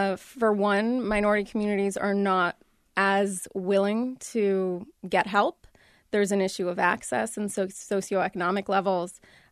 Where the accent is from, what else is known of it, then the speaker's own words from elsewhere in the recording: Dayton, Ohio, United States; Well, I grew up in Dayton, Ohio, and I will give credit to the people there in general. Ohioans are pretty smart.